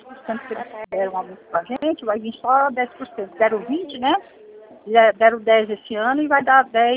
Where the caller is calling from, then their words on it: São Paulo, Brazil; São Paulo.